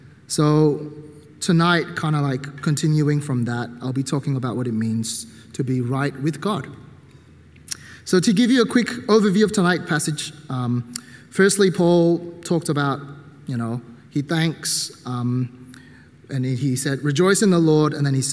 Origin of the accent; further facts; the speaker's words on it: Myanmar; So I'm from Burma, if you guys don't know that.